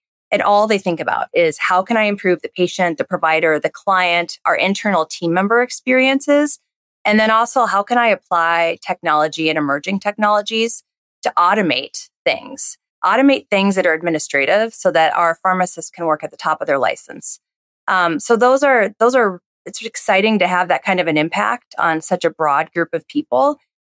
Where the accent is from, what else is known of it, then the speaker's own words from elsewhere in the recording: Iowa, United States; I grew up in Iowa. So I didn't grow up on a farm by any means, but I have detasseled corn.